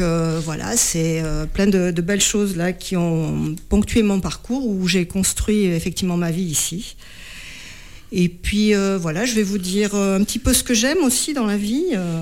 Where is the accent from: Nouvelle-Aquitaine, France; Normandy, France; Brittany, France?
Nouvelle-Aquitaine, France; moi, je suis originaire de la Haute-Vienne, d'une petite commune au sud de Limoges.